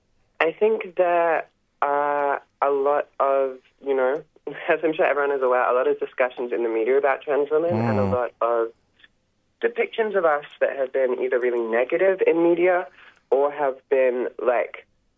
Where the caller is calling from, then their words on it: Victoria, Australia; I'm joining from Woiwurrung country.